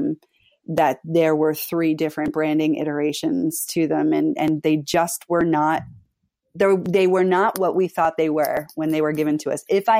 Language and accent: English; Philadelphia, Pennsylvania, United States; and I'm from Philadelphia, so I say watermarks on them.